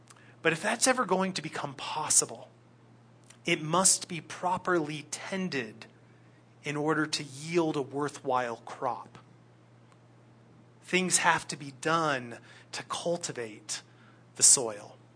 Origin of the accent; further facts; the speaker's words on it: California, United States; despite what I had come to expect growing up in California